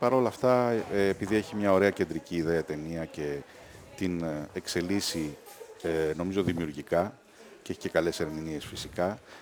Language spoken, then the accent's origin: Greek; Greece; Είμαι εγώ από Ελλάδα.